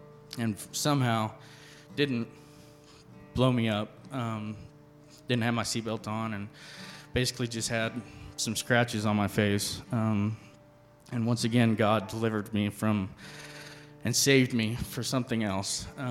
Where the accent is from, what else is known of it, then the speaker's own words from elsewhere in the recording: Oklahoma, United States; also born or lived in Wichita Falls; I'm 29 years old. I'm originally from Wichita Falls, but grew up in South Central Oklahoma.